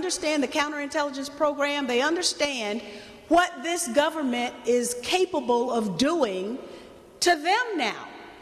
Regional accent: the South, United States; well, I'm from the South, you know, it should have started in the South.

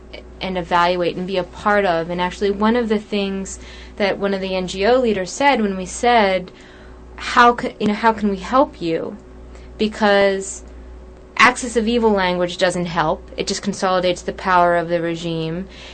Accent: United States; these people seemed to be more infatuated with America than I am as an American.

